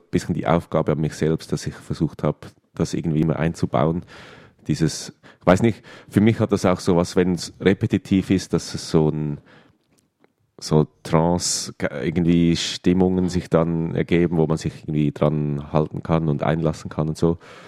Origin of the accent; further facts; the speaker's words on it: Zurich, Switzerland; born there; ich bin in Zürich geboren und spiele natürlich viel in der Schweiz, verschiedene Sachen und Projekte